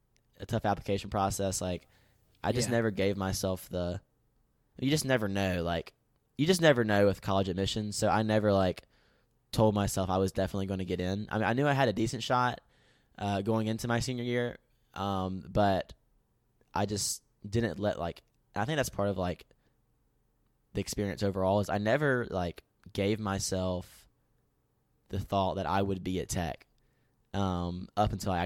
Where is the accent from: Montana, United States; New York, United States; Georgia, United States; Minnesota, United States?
Georgia, United States; Even though I'm from South Georgia, I mean, I like the change.